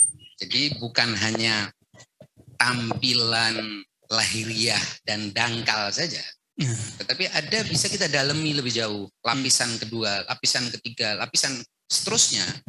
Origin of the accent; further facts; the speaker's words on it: Jember, East Java, Indonesia; born there; Wilayah Jember.